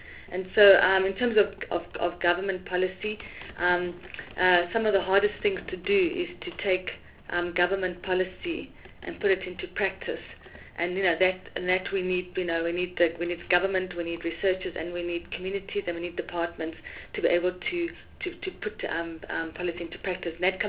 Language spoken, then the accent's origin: English; Gauteng, South Africa; now in Cape Town, South Africa; I'm from Gauteng. I worked at Kasani Baragwanath Hospital all my life until now. I'm in Cape Town.